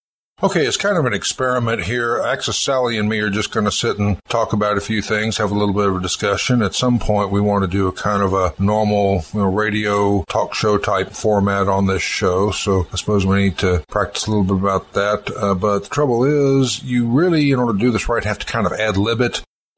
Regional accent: the South, United States; And of course, back when I was growing up in the South, they pretty much had that in those days.

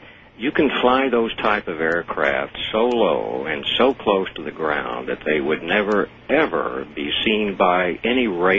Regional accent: Arkansas, United States; because where I was raised in Arkansas, and in Arkansas alone

